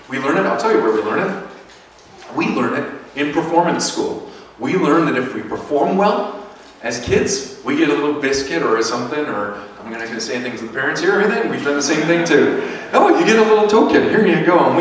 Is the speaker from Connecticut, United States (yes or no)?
no; Grand Prairie, Texas, United States; And so I grew up in Grand Prairie here, going to high school and going to grade school and all that stuff.